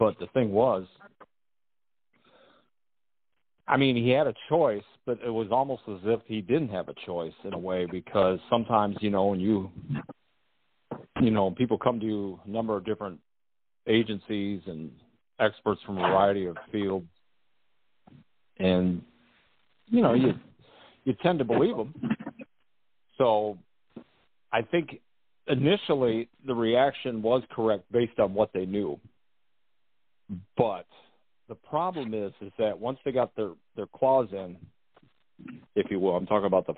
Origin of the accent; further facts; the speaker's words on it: Michigan, United States; I was raised in a very conservative background. I come from West Michigan